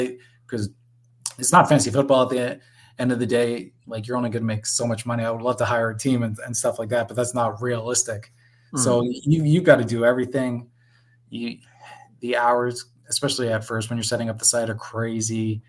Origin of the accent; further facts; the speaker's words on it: Ontario, Canada; So to give the background, I grew up just outside of Toronto, probably 40 minutes. And then, so I worked in Toronto forever and then was in New York getting my master's. And then we came back to Toronto living with my parents because we got forced back by COVID.